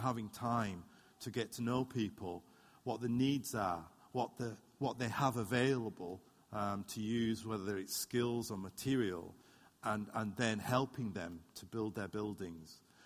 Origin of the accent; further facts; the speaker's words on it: North West England, United Kingdom; As I say, I was brought up in the Lake District.